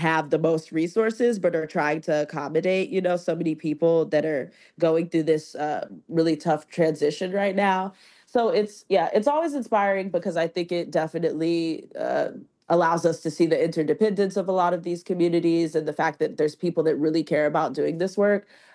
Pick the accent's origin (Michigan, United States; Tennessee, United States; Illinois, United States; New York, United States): Tennessee, United States; Nashville; also born or lived in Louisville; so I'm from Nashville, Tennessee. A lot of people don't know that I'm from the South. I was born in Louisville, Kentucky originally. So I've spent most of my youth in the South.